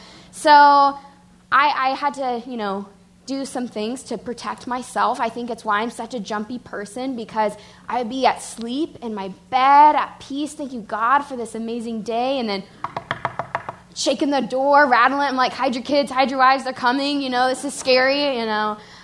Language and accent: English; Texas, United States; and we're from Texas, so manners is a really big deal, being polite.